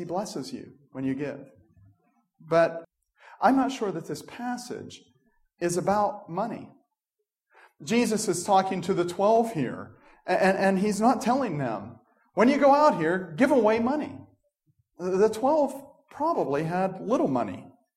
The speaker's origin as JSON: {"language": "English", "region": "Scotland", "country": "United Kingdom", "said": "because I am a Scotsman, is the price."}